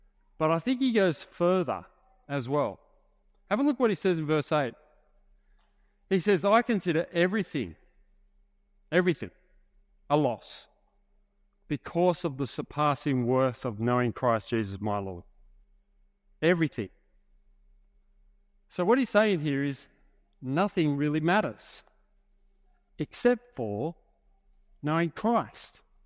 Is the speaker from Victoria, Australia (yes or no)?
no; Sydney, New South Wales, Australia; born there; I was born in the Hills District of Sydney, which is a great place to be born into because it's not snobbery, but it's respectable and down to earth.